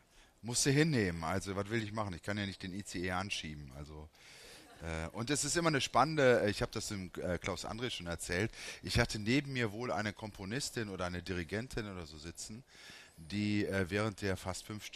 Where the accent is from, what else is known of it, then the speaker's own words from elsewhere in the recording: Gummersbach, North Rhine-Westphalia, Germany; Ich bin in Gummersbach aufgewachsen, wahrscheinlich. Ich sage den meisten Menschen hier nicht, wo Gummersbach liegt. Das ist 40, 45 Kilometer von Köln.